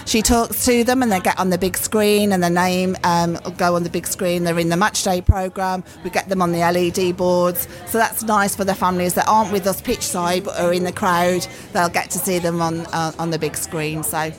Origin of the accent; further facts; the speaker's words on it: Cannock, West Midlands, United Kingdom; Well, we're local people ourselves. We come from Cannock, so we're local people.